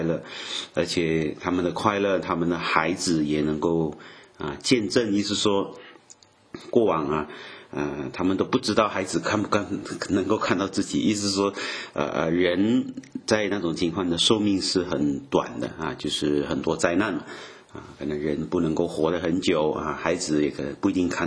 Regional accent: France; Chinese is a second language; 可能意大利跟我们法国人一样啊

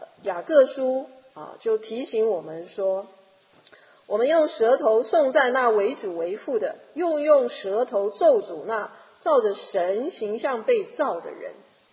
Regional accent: China; 我们中国人哈，常常是说好话是谄媚，或者不要惹麻烦，或者不要让人家生气啊，就不造就人。

